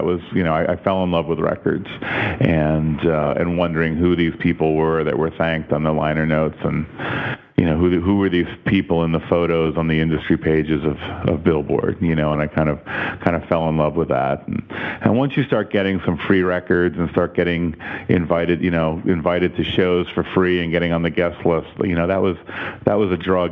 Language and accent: English; Lexington, Massachusetts, United States; We were growing up in Lexington, we were still on the T. You could take the bus in from Lexington to the subway and then go into Harvard Square.